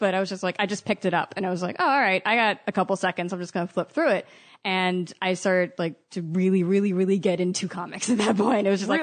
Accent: Baltimore, Maryland, United States; Baltimore?

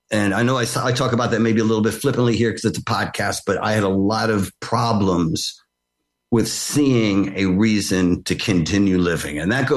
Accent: New York City, New York, United States; Where I was growing up, where I grew up on Avenue C and 6th Street … lived on like 7th Street and Avenue B.

